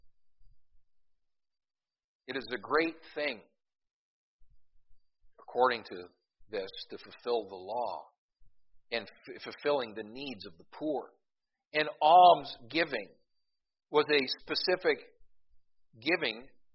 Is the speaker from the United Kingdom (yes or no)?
yes; Scotland, United Kingdom; Now, as a Scotsman, the first thing I thought about